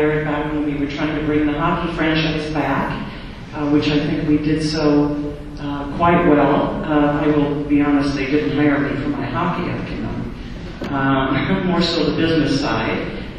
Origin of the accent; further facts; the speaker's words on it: Minnesota, United States; I've had the good fortune of having been born and raised in Minnesota.